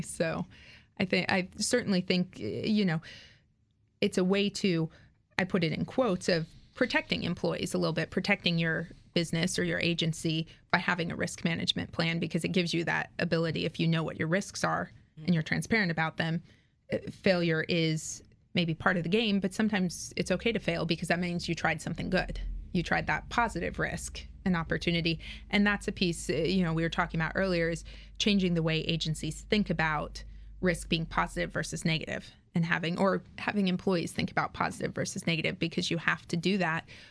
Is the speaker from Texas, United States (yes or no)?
yes; Texas, United States; So, because we won't talk about growing up in Texas and my learning to drive there.